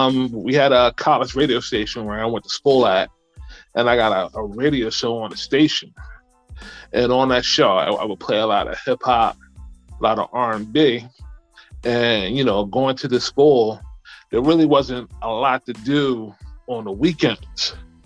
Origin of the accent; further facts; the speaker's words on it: Philadelphia, Pennsylvania, United States; I'm from Philadelphia, Pennsylvania.